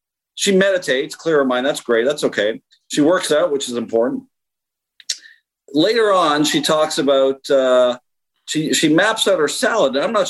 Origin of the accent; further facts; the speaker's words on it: Canada; As a Canadian, as a very proud Canadian